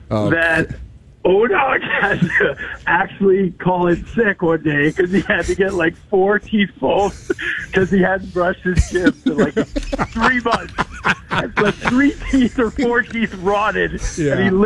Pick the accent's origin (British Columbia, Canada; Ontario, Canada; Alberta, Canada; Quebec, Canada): Alberta, Canada; Calgary; now in United States; Hey, come on, I'm from Calgary.